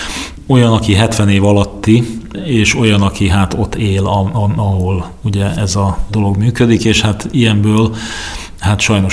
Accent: Komárom-Esztergom, Hungary; vagy akár Komárom megye, ahonnan ahol én felnőttem

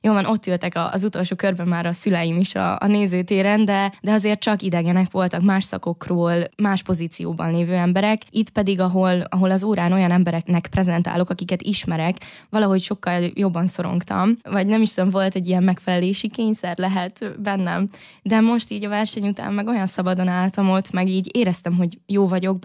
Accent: Vojvodina, Serbia; Igazából én szerb közegben nőttem fel, és szerintem ez nagyon kihatással is van a személyiségemre.

